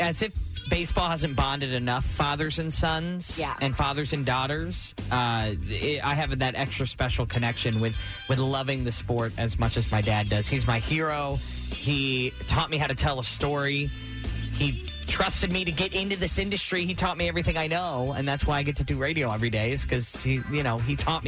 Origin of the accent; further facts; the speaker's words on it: Maryland, United States; now in Philadelphia, United States; I love being back on the East Coast. I grew up in Maryland, and I love baseball.